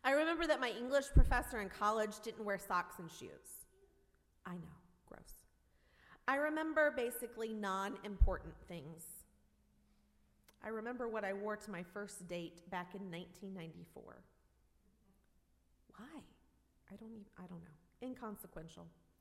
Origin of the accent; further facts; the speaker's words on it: Georgia, United States; But I grew up in Georgia, where they're from